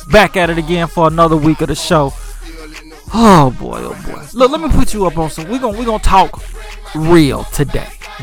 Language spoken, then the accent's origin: English; Atlanta, Georgia, United States; Let me tell you, an ambassador of our city. I'm from Bankhead.